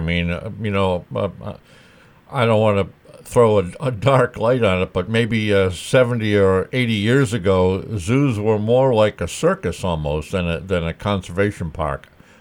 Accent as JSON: {"language": "English", "region": "Rhode Island", "country": "United States", "tie": "born or raised there", "said": "You know, I I grew up in Rhode Island."}